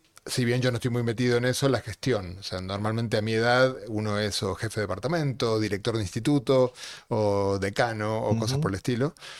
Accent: Argentina; Sí, argentino, sí, soy argentino-español.

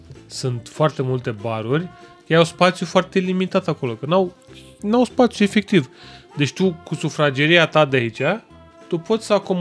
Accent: Romania; doamnă, eu sunt din România

